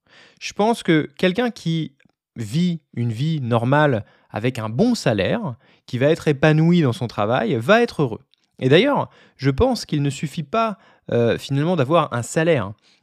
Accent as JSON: {"language": "French", "country": "France", "said": "puisque je suis français"}